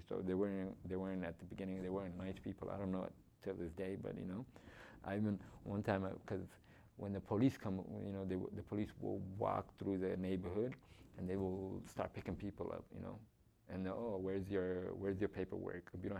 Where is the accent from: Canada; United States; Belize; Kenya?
Kenya; So I had my own team, you know, from our own family members growing up in Kenya, refugee camp.